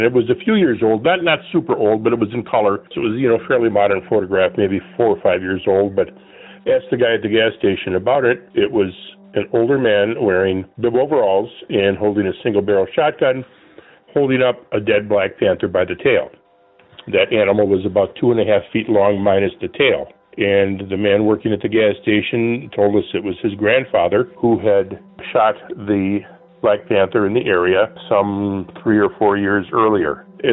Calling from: Minnesota, United States; I'm calling from Minnesota.

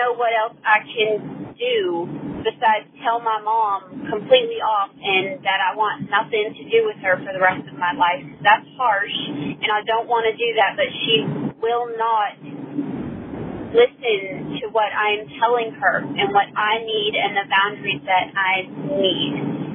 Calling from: Montana, United States; I am calling from Montana.

